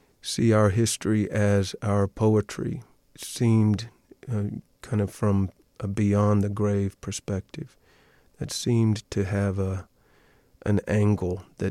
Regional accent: Kentucky, United States; The reason I'm from Kentucky, and I live 30 miles from where he spent his early childhood, and we live in the same county in Kentucky where his parents were married.

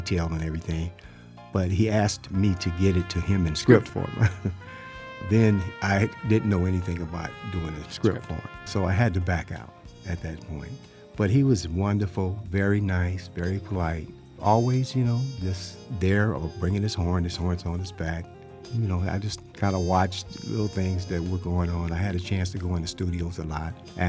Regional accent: Los Angeles, California, United States; Yes, I grew up in Los Angeles, but that happened to be in an Empire when I first started playing.

